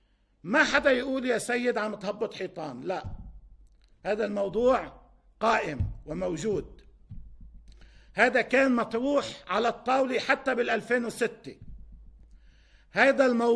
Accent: Lebanon; وانقسمنا كلبنانيين

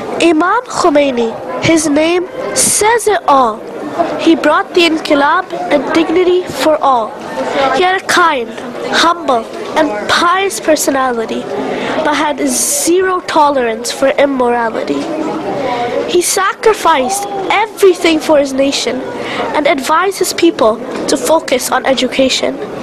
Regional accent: Canada; I'm from Canada.

